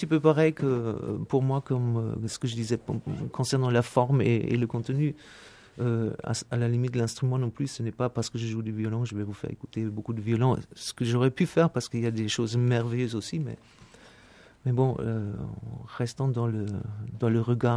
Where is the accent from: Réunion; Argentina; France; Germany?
Germany; Ce n'est pas parce que je suis allemand que j'ai choisi ça